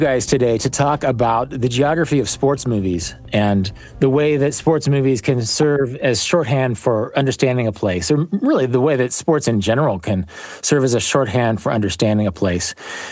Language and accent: English; Kansas, United States; how movies mythologize and misrepresent my home state